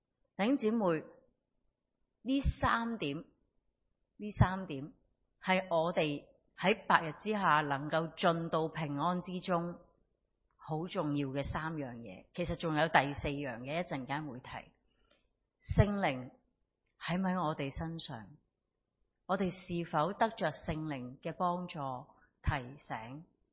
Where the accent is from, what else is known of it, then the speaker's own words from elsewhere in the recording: Hong Kong; 我哋嘅香港有好多好嘢嘅，而且我哋香港人有好多好嘅质素嘅。